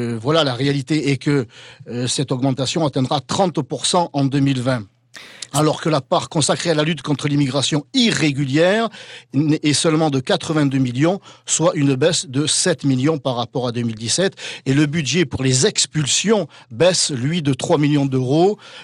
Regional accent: France; L'on doit, en tant que Français et politique, s'occuper, encore une fois, plutôt de nos compatriotes d'abord

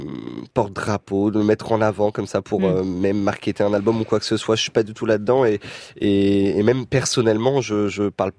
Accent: Créteil, Île-de-France, France; Voilà, j'ai grandi à Créteil.

